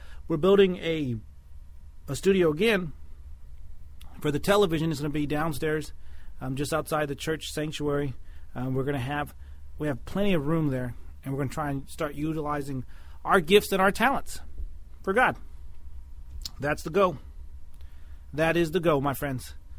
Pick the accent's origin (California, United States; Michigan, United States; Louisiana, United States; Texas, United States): Texas, United States; You can tell I'm a Texan.